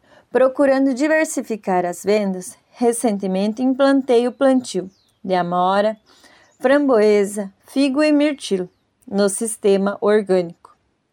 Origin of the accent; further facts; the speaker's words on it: São Bento do Sul, Santa Catarina, Brazil; tenho 29 anos. Sou da cidade de São Bento do Sul. Sempre vivi no interior. Como filha de pais agricultores, cresci em meio à atividade rural